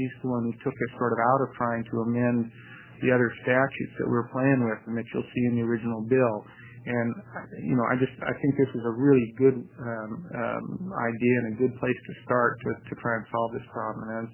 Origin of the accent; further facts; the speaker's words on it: Eugene, Oregon, United States; I'm an attorney from Eugene.